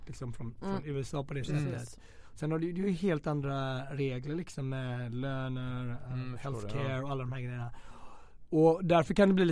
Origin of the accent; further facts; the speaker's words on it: Sweden; Alltså, jag kom från Sverige och om du kommer från en medelklassland så mitt behov av att tjäna pengar har aldrig existerat på samma sätt.